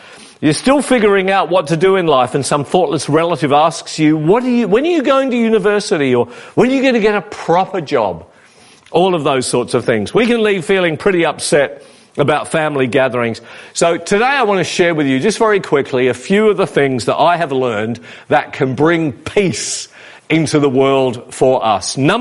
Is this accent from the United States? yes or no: no; Perth, Western Australia, Australia; And, you know, I'm from Perth in Western Australia. All my family live over there.